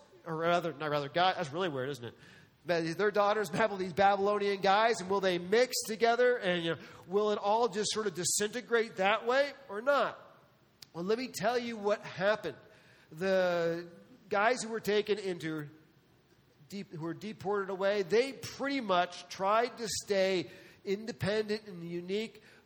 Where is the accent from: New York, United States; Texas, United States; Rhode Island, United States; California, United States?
New York, United States; You know, I grew up outside of New York City.